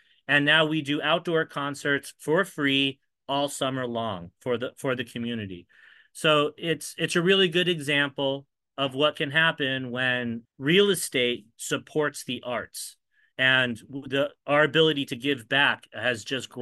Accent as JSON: {"language": "English", "town": "Tucson", "region": "Arizona", "country": "United States", "tie": "born or raised there", "lives_now": "New York, United States", "said": "So, you know, I grew up in Tucson, Arizona."}